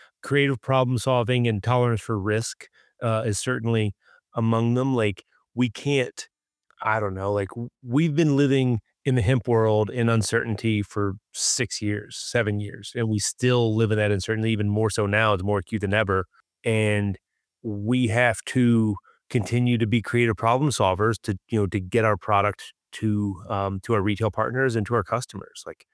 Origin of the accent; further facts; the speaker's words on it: Lebanon, Kentucky, United States; we've partnered now with a younger farmer from my hometown in Lebanon, Kentucky.